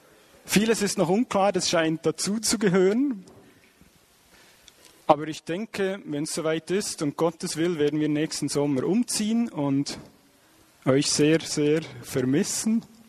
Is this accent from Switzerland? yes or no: yes; Switzerland; Ich bin auch nicht von hier, ich bin Schweizer